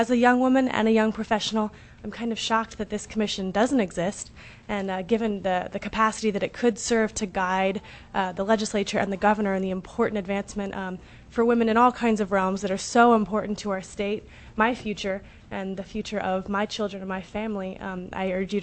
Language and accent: English; Chugiak, Alaska, United States; I'm a young Alaskan, a young woman, and a young professional, born and raised in Chugiak